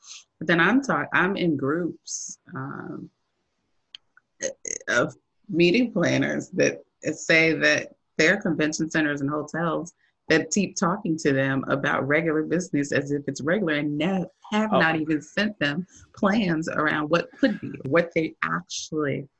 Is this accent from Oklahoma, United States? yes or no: no; Chicago, Illinois, United States; coming as a young woman growing up in Chicago, actually, and looking at, you know, the experiences that I've had.